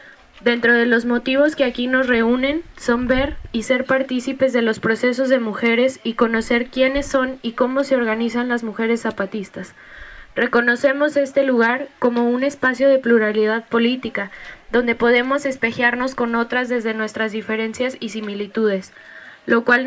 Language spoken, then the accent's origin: Spanish; San Luis Potosí, Mexico; las compañeras que venimos desde San Luis Potosí.